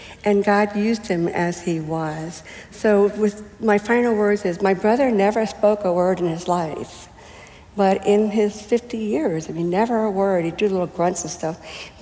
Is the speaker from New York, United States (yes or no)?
yes; Long Island, New York, United States; So I didn't know whether it was because I grew up on Long Island, I worked in Manhattan, a lot of bad choices